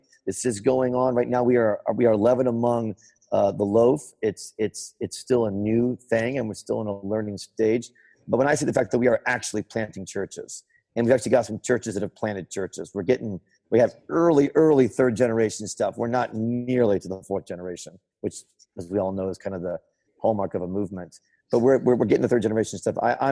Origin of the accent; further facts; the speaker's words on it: United States; I'm an American, I'm competitive.